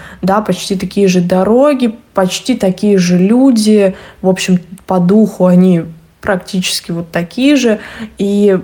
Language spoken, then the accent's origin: Russian; Donetsk Oblast, Ukraine; Я выросла в Новоазовском районе, я здесь училась, и в 19-м году я поехала учиться во ВГИК. То есть можно сказать, что я местная, мои родители здесь живут